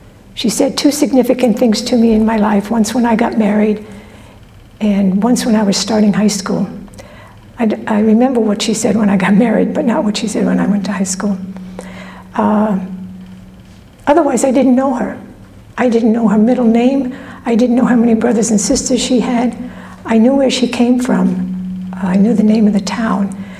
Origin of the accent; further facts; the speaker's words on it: Queens, New York, United States; born there; I was born in Queens, New York, to a woman who had five children by five different men and never married anyone.